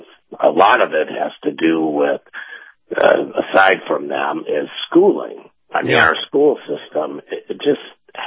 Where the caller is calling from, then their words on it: Tampa, Florida, United States; in Tampa.